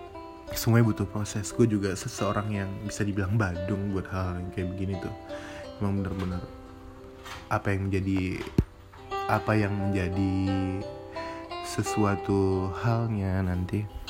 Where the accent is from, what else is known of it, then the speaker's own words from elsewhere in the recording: Pekanbaru, Riau, Indonesia; master plan rumah gue di Pekanbaru, kampung halaman gue tuh